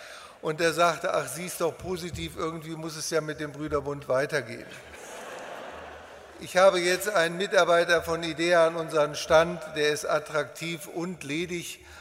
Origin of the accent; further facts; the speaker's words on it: North and East Germany, Germany; Ich komme aus dem Atheismus, aus einer pietistenfreien Zone. Da oben im Norden und im Osten bin ich aufgewachsen